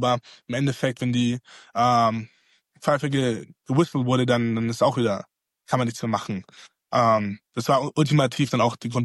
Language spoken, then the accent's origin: German; Geltendorf, Bavaria, Germany; also born or lived in Munich; Ich bin jetzt 21 Jahre alt. In München geboren, aufgewachsen und dann später auch in meinen, ich glaube, frühen Kindheit bin ich nach Geltendorf gezogen. Das ist ein bisschen westlich von München, vielleicht 30 Minuten, 40 Kilometer oder sowas.